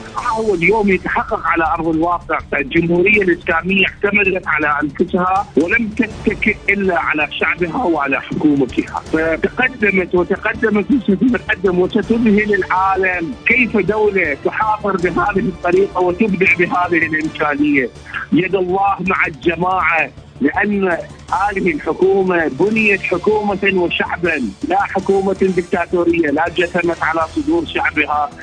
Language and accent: Arabic; Iraq; من العراق.